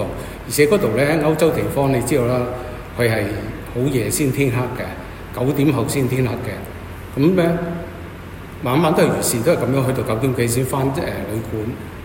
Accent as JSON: {"language": "Cantonese", "country": "Hong Kong", "said": "因為我哋香港人冇試過話四點鐘就食晚飯噶嘛。"}